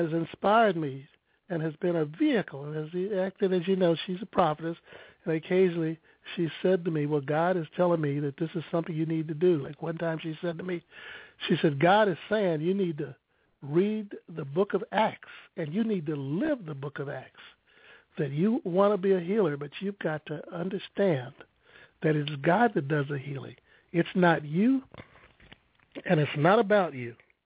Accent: Missouri, United States; I'm from Missouri. And basically the attitude is, when you're a Missourian, if there's something somebody says can happen, you need to try it out.

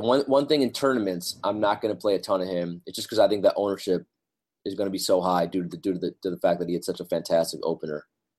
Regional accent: Wisconsin, United States; I'm from Wisconsin, so I remember when Bogut got drafted by the Bucks

